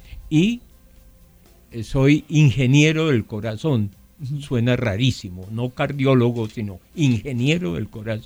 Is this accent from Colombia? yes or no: yes; Colombia; En Francia soy el único colombiano